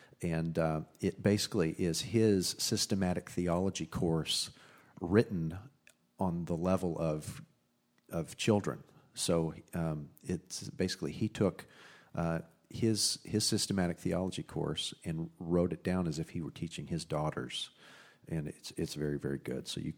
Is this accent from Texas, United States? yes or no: yes; Texas, United States; I grew up in the Bible Belt of Texas, and there's a good reason that it's called the Bible Belt, because everybody down there believes that the Bible is true.